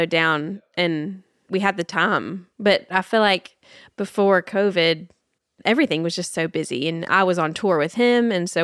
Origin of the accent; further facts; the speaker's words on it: Nashville, Tennessee, United States; But when you're growing up in Nashville, I would watch the Cowboys with her and with my granddaddy.